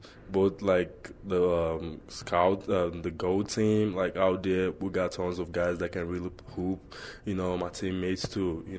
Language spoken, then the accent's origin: English; Minna, Niger State, Nigeria; now in United States; So the main stopping point is Mina, Nigeria, my hometown.